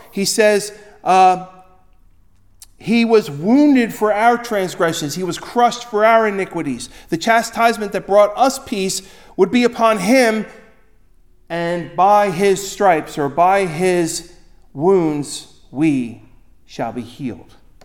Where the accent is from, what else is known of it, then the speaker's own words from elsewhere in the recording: Atlantic City, New Jersey, United States; born there; I was born in Atlantic City. I probably, given my druthers, would have been born anywhere else, you know. But instead, I was born in Atlantic City.